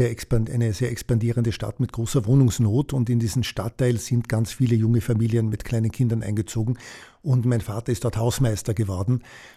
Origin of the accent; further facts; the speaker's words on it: Tyrol, Austria; Meine Kindheit in Tirol war insofern ein bisschen untypisch